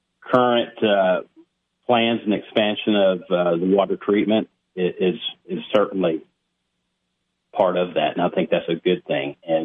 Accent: Cookeville, Tennessee, United States; Well, Cookeville is my hometown. I was born and raised here.

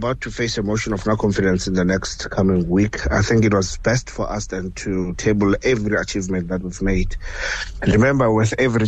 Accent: Pretoria, Gauteng, South Africa; myself, I'm from Pretoria

